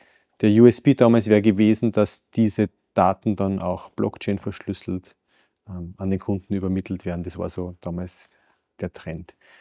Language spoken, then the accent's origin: German; Salzburg, Austria; born there; Ich bin gebürtiger Salzburger, Baujahr 87